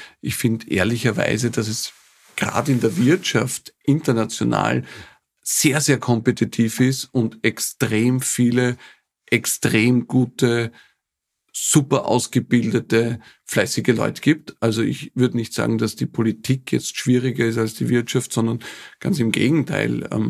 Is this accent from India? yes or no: no; Austria; Also ich bin ein Österreicher durch und durch, ja. Ich bin da aufgewachsen, ich bin da verwurzelt, ich bin ein Patriot.